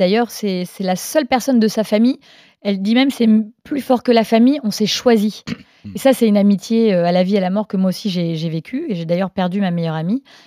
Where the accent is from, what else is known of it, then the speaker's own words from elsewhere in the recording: Reims, Grand Est, France; Oui, alors, je suis née à Reims, que mon père était joueur de foot, donc on a aussi habité à Reims, mais je suis bretonne d'origine.